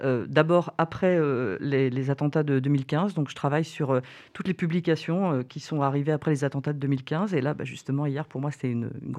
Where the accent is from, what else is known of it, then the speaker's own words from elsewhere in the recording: Île-de-France, France; Alors moi, je viens du 93, donc de la région parisienne.